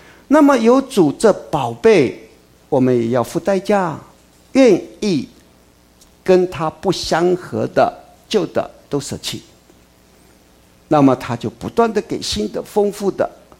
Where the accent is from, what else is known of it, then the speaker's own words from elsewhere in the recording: Taiwan; 以前我们小的时候在台湾都有要把一些家中不用的这些破铜烂铁